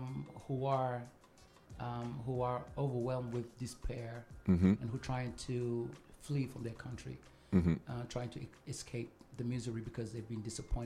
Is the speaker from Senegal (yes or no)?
yes; Senegal; Yes, I was raised in Senegal.